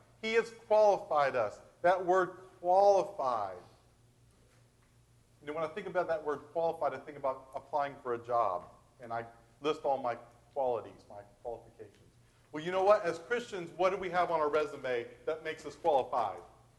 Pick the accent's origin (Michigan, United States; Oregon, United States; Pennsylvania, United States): Michigan, United States; I'm not from here. I'm from Michigan.